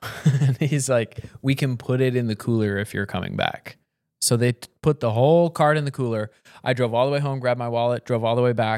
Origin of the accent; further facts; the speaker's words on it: Detroit, Michigan, United States; We're also from Detroit.